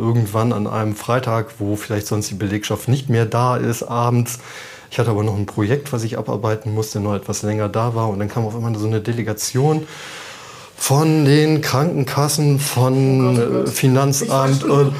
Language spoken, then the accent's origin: German; Rhineland, Germany; born there; now in Bremen, Germany; Gebürtig, das hört man aber aus der Stimme wahrscheinlich nicht raus, bin ich Rheinländer.